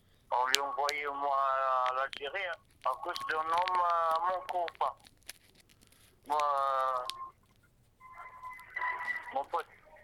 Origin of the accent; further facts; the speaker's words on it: Morocco; Moi, je suis marocain.